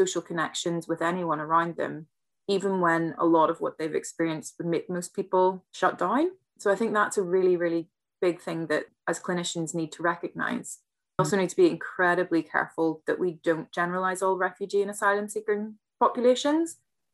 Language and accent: English; Northern Ireland, United Kingdom; growing up in Northern Ireland